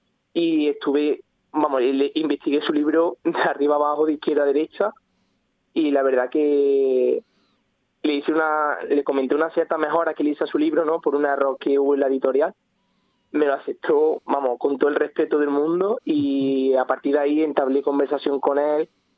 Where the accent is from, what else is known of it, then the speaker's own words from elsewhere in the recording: Puente Genil, Andalusia, Spain; yo soy de Puente Genil, llevo escuchando … toda mi vida.